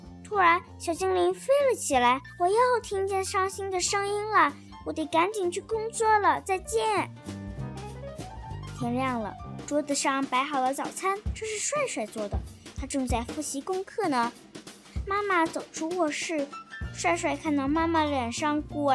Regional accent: Jingmen, Hubei, China; 我是来自湖北荆门的

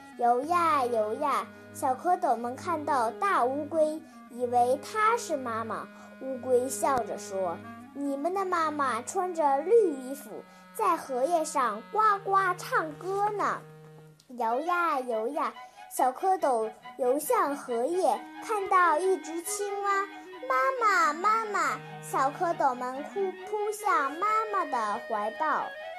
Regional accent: Liaoning, China; 大家好，我是来自辽宁省

